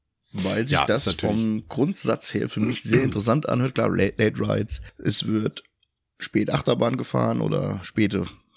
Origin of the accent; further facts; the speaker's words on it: Hesse, Germany; Ich komme hier halt aus Mittelhessen vom Dorf, hier ist halt noch alles so.